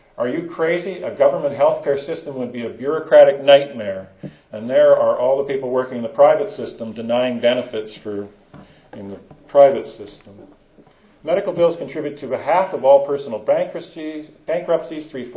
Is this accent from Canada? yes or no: yes; Canada; Being Canadian, I am a firm believer in universal single payer because I live in a system with it